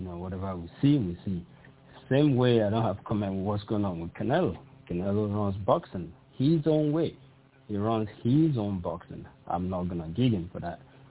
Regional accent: Tacoma, Washington, United States; I'm actually from Tacoma.

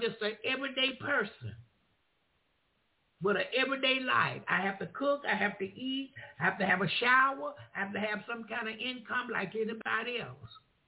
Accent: the South, United States; Yeah, I like all the chicken and dumplings. I like all of that. Because I'm from the South.

